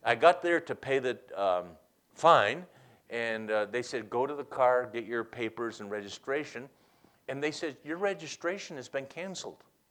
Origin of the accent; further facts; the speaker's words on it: New England, United States; where I grew up in New England. I've lived in New England most of my life. And, you know, we're pretty independent.